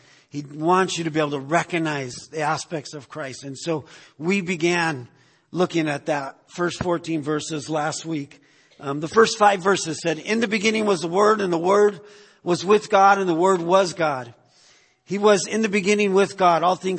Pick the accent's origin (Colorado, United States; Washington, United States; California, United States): California, United States; learned a lot of things that I didn't learn growing up in California.